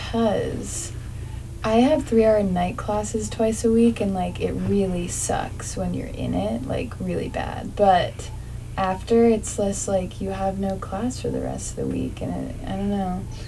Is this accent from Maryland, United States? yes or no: no; Los Angeles, California, United States; I'm from Los Angeles, and the whole day we were talking to people